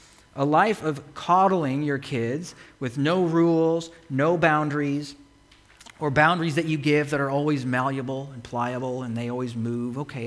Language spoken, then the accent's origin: English; Idaho, United States; because, by the way, we came from Idaho.